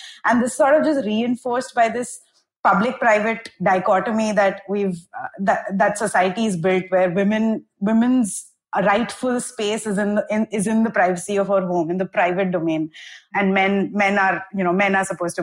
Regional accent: Chennai, Tamil Nadu, India; now in Delhi, India; When I am from Chennai, I moved to Delhi for work a few years ago, and my relatives were, beside themselves because Delhi obviously has a reputation for being highly unsafe.

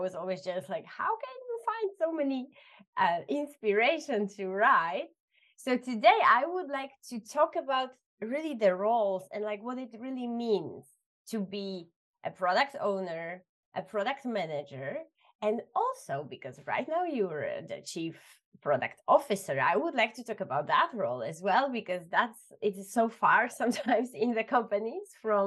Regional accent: Poland; now in Spain; And I'm in Spain and I'm from Poland.

